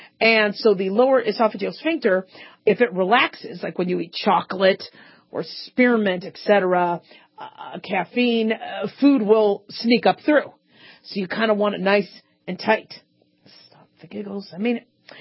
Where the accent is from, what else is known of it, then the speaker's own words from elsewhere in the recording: Phoenix, Arizona, United States; I grew up in Phoenix, but Phoenix still had a little bit more moisture than Southern Nevada.